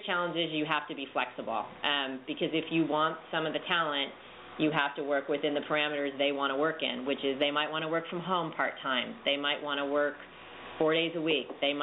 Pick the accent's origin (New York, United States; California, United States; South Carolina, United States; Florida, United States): California, United States; Now, we're from California, so we probably have a slightly slanted view.